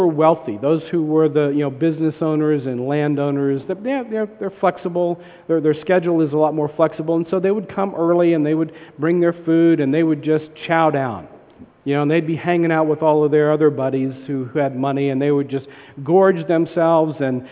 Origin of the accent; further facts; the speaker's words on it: the South, United States; I'm from the South and everybody's last name is Bob in the South